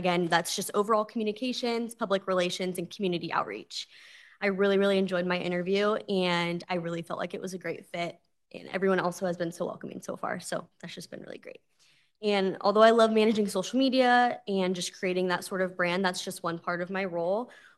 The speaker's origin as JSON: {"language": "English", "town": "Tracy", "region": "California", "country": "United States", "tie": "born or raised there", "said": "I'm the new communications specialist. A little bit about me is I was born and raised in Tracy, but I do have family in Discovery Bay, so I grew up going here"}